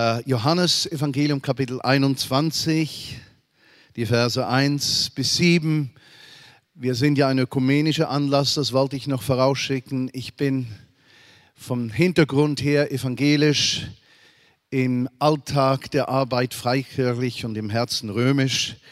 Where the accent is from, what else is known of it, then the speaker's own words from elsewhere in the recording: Switzerland; Als Schweizer sind wir ja ein Bauernstaat, nicht wahr? Und wir duzen jeden.